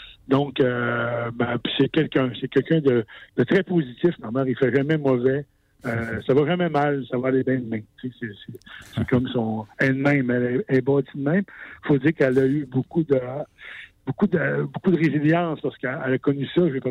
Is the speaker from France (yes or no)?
no; Petite-Vallée, Quebec, Canada; born there; au territoire où je vis, où je suis né, tu sais, à Petite-Vallée. Je suis né dans un lieu extraordinaire au bord de la mer